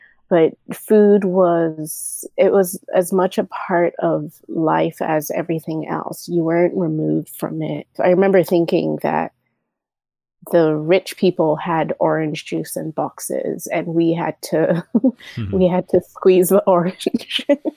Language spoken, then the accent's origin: English; Nigeria; moved away; growing up in Nigeria